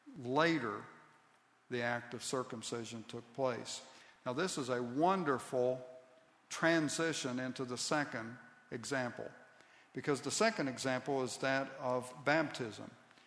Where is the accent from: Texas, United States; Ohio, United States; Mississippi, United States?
Ohio, United States; Now, I grew up in Southeast Ohio, and LaFon and I just went down there for a day or so to visit with her mother.